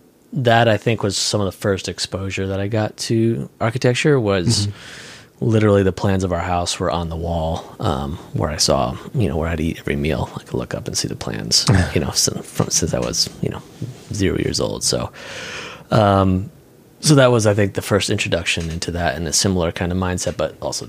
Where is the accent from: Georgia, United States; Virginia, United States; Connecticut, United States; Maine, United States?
Connecticut, United States; Yeah, I'm originally from Connecticut, mm-hmm. and I went to school, college in Boston, and then I moved out here after that.